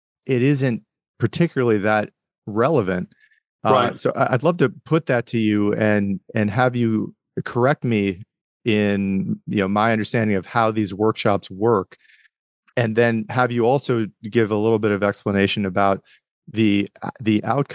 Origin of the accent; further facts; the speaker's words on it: Rust Belt, United States; I grew up in the Rust Belt with, you know, basically half Democrats, half Republicans.